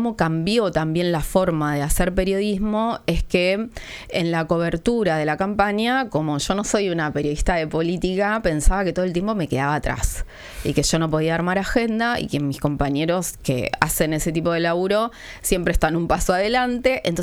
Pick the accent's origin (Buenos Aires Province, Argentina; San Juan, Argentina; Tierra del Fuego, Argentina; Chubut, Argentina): Tierra del Fuego, Argentina; now in Buenos Aires, Argentina; Yo soy de Tierra del Fuego, pero hace muchos años que vivo en Capital Federal